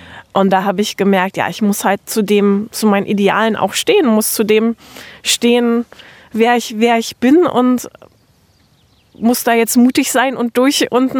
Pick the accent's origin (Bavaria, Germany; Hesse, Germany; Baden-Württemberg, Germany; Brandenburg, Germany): Brandenburg, Germany; Potsdam; Ja, ich komme aus Potsdam, bin wundervoll aufgewachsen und mir hat es nie an was gemangelt, ja.